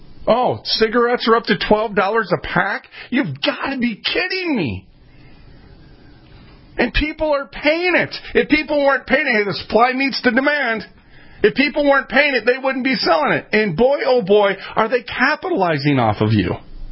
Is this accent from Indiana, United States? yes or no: no; Minneapolis, Minnesota, United States; I'm from North Minneapolis. Let's get a little street lang in here.